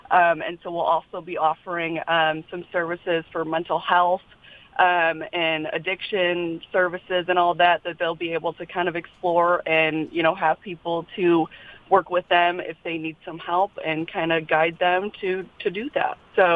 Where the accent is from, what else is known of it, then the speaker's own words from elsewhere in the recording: Detroit, Michigan, United States; You know, I'm from Detroit and he was with the Lions, and we've wanted to create it since then.